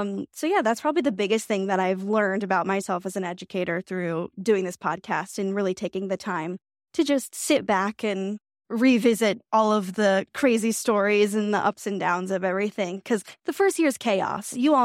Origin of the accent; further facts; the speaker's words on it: Indiana, United States; I just finished up my first year of teaching. I taught third grade. I'm from Indiana.